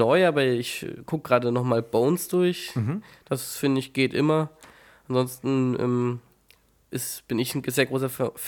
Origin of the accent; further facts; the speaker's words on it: Altenkirchen, Rhineland-Palatinate, Germany; born there; In Altenkirchen im Westerwald.